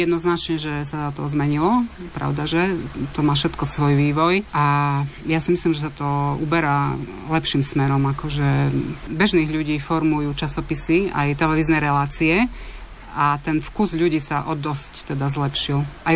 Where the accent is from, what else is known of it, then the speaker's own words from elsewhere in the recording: Horná Mičiná, Banská Bystrica Region, Slovakia; now in Kremnica, Slovakia; Tak áno, sme v Kremnici, ale ja pochádzam z Hornej Myčinej pri Banskej Bystrici